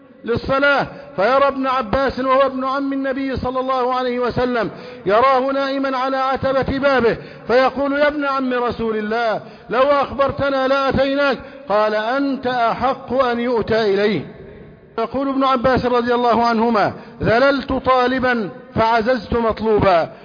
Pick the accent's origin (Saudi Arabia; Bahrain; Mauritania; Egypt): Egypt; بلدنا مصر